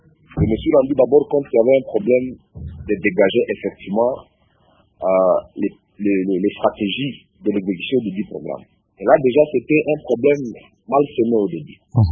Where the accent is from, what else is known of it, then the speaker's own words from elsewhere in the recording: Ituri, DR Congo; lorsque je rentre chez moi en Ituri